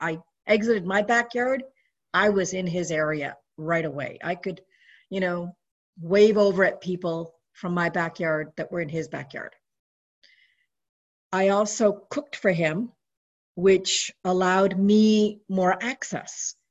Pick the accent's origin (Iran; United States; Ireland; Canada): Canada; I preferred English because I was brought up in Canada and my English was way better than Punjabi.